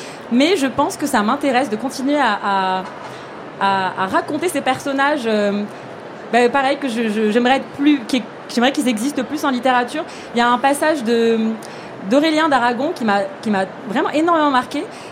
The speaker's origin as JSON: {"language": "French", "country": "Morocco", "said": "en tant que Marocaine, de découvrir ce fameux voisin qui habite en face de vous"}